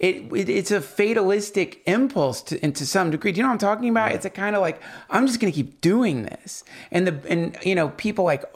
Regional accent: North Carolina, United States; also born or lived in St. Simons, Georgia

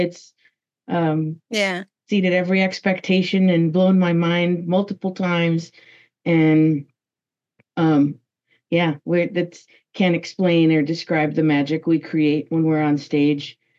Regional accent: El Paso, Texas, United States; So I sing in … I'm from El Paso, Texas.

